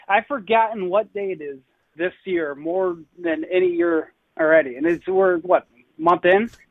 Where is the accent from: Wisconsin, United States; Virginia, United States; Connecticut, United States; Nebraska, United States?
Nebraska, United States; I grew up in Nebraska, so we used to make the short trip down there to games all the time.